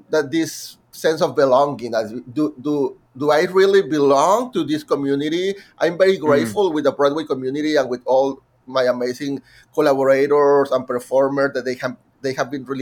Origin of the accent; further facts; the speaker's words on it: Mexico; English is a second language; moved away as an adult; now in United States; And I was the first Mexican ever accepted, and they also grant me a full tuition schola